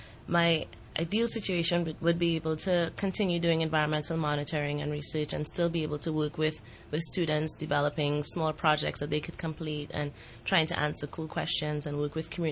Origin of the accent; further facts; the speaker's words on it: Trinidad & Tobago; So I'm from Trinidad and Tobago, and at home after high school, I had an opportunity to teach co-curricular subjects to students from ages 5 to 12.